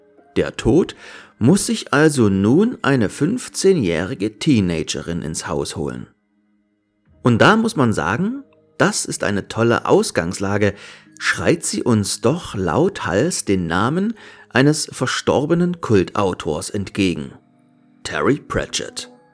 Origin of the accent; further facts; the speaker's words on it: East Germany, Germany; born there; Eventuell liegt es daran, dass ich, geboren in der DDR, nach der Wende mit Video- und Computerspielen nur so überrollt wurde.